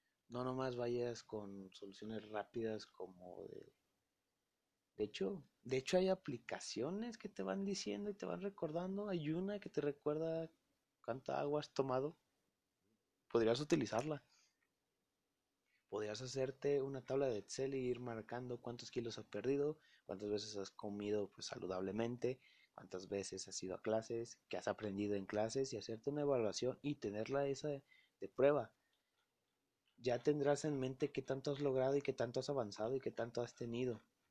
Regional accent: Jalisco, Mexico; de parte de México, de Jalisco, de donde soy yo

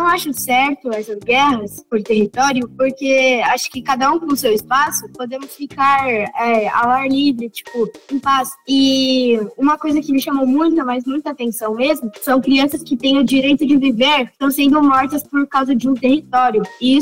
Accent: Indaiatuba, São Paulo, Brazil; born there; Sou nascido aqui em Indaiatuba, estou aqui na escola faz tempo.

